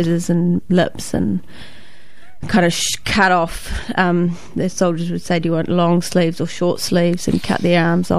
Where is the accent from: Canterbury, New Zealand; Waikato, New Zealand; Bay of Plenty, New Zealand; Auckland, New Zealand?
Auckland, New Zealand; Waiheke Island; Yeah, since I was born.